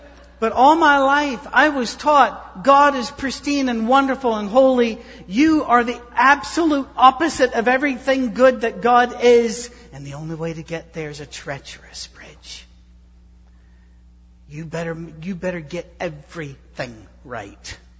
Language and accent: English; United Kingdom; I'll say, no, because I'm British.